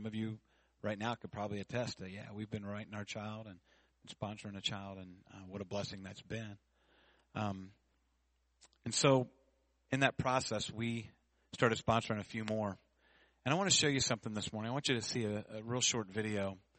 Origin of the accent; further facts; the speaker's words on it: United States; born there; if I wasn't born here in the States